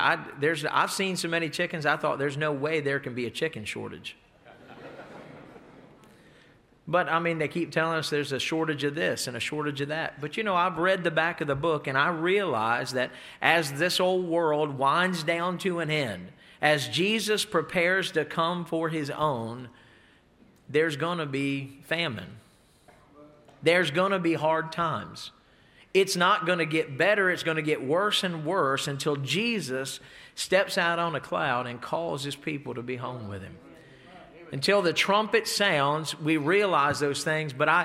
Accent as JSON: {"language": "English", "region": "the South", "country": "United States", "said": "And I'm from the South far enough to tell you I was Baptist born and I was Baptist bred."}